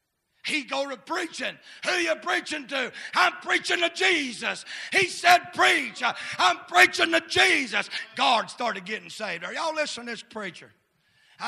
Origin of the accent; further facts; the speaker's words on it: United States; I'm glad I'm an American.